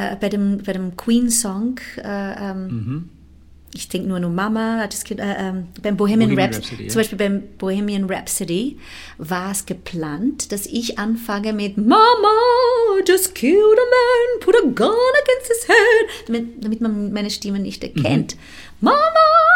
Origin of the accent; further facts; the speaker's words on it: Timor-Leste; born there; German is a second language; ich bin im Osttimor geboren, das ist eine ex-portugiesische Kolonie.